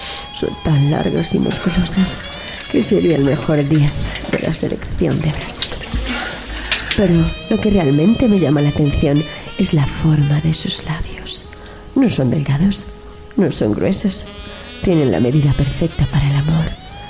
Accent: Catalonia, Spain; Acabo de mudarme. Soy de Cataluña.

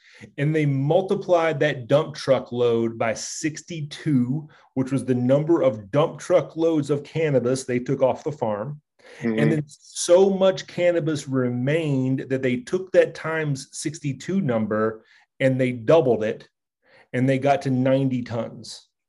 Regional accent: Kentucky, United States; It was headquartered in my hometown in central Kentucky.

